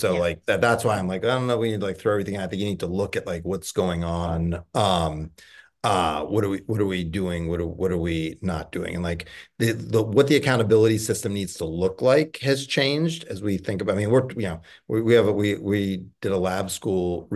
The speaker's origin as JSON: {"language": "English", "region": "Virginia", "country": "United States", "said": "I mean, I'm from Virginia. I was educated in the public schools through graduate school."}